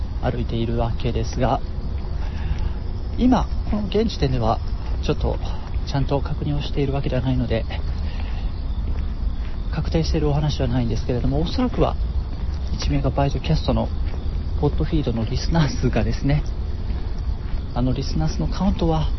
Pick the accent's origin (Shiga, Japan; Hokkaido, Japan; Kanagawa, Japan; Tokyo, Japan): Shiga, Japan; 私の実家のあります滋賀県の最寄りの駅まで到着したわけなんですが、